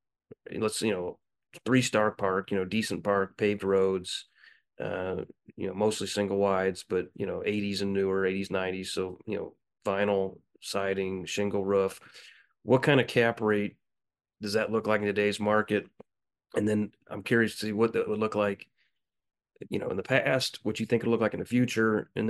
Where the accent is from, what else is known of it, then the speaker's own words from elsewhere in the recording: Quincy, Illinois, United States; you appraised one of my parks in the past in Quincy, Illinois, my hometown.